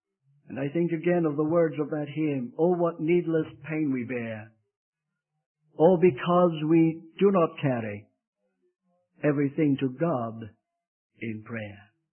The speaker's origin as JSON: {"language": "English", "region": "Scotland", "country": "United Kingdom", "also_born_or_lived": "England", "said": "Now, having said that, don't say I'm English, because I'm not English. There's a great difference between a Scotsman and an Englishman."}